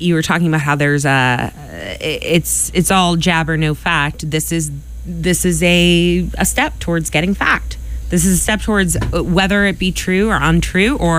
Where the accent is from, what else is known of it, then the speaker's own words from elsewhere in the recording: Quincy, Massachusetts, United States; And I grew up in Quincy, represent